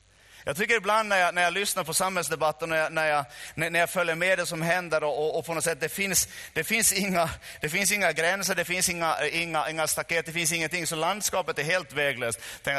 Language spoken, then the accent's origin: Swedish; Finland; så märker jag ibland hur fattiga vi är som finländare.